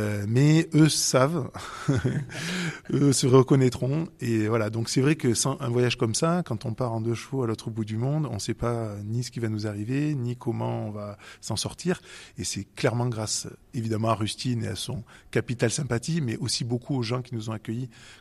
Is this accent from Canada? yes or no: no; France; Nous, on est des Français qui avons le luxe de pouvoir voyager.